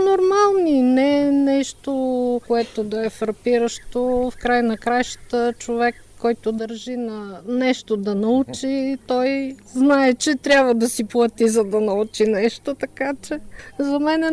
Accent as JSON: {"language": "Bulgarian", "town": "Vratsa", "region": "Vratsa Province", "country": "Bulgaria", "said": "От Враца."}